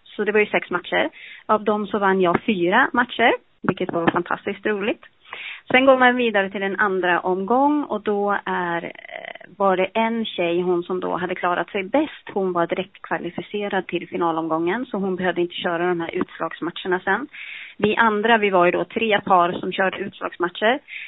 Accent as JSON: {"language": "Swedish", "country": "Sweden", "said": "Jag var ensam tjej ifrån Sverige."}